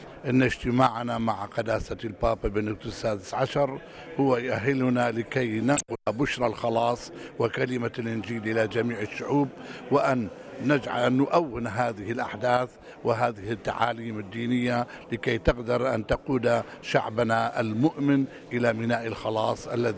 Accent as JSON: {"language": "Arabic", "country": "Iraq", "said": "وأنا كمطران من العراق"}